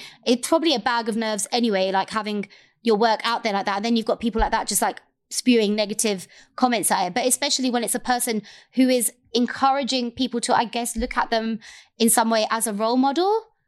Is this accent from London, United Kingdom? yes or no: yes; London, United Kingdom; And I was just like, yeah, I am the Londoner.